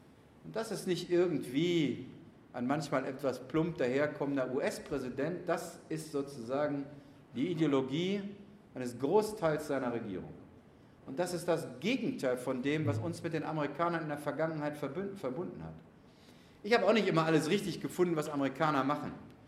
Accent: Lower Saxony, Germany; ich bin an der Zonengrenze aufgewachsen, der Brocken, die DDR, die waren in Sichtweite.

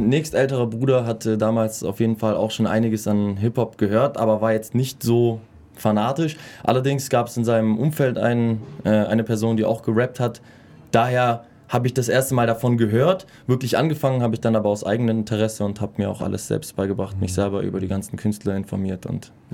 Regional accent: Ulm, Baden-Württemberg, Germany; Ich bin gebürtiger Ulmer, aufgewachsen in Wiblingen

